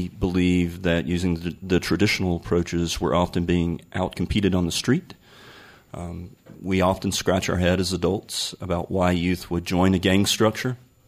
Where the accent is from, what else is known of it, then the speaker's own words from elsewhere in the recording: North Carolina, United States; So growing up in Scotland County, I might have known a couple of things about troubled youth.